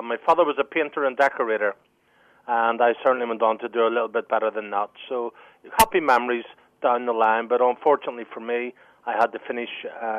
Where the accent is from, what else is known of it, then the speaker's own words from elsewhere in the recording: Belfast, Northern Ireland, United Kingdom; born there; I was born in the Shankill Road area of Belfast.